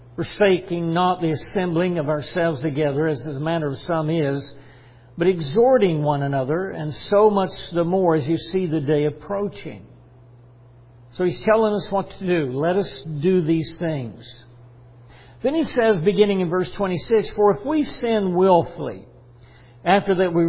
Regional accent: Chattanooga, Tennessee, United States; also born or lived in Florida; moved back to my hometown, and we was in a church in Chattanooga, Tennessee

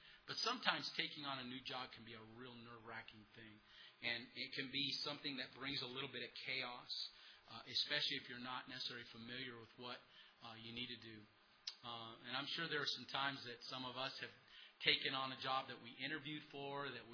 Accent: Belen, New Mexico, United States; near my hometown of Belen, New Mexico

